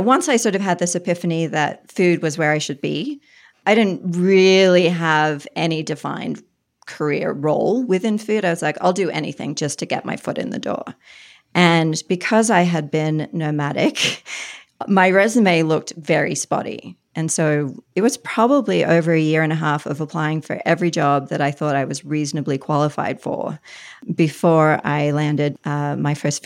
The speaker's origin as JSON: {"language": "English", "country": "Australia", "moved": "yes", "lives_now": "Boulder, United States", "said": "Hey, I'm an Aussie expat. I live in Boulder, Colorado."}